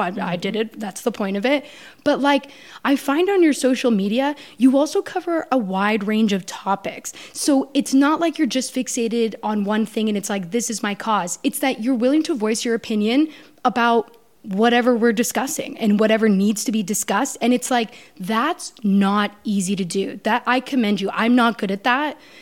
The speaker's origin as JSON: {"language": "English", "country": "Canada", "said": "And maybe it's because I'm Canadian."}